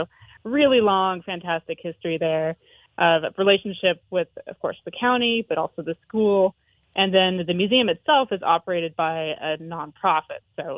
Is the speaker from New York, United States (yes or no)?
no; Wyoming, United States; So I mentioned I was from Wyoming